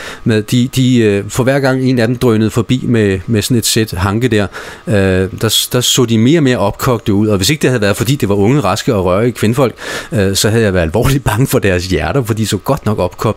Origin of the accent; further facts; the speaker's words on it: Sabro, Central Denmark Region, Denmark; Altså nu er vi fra Sabro lidt længere ude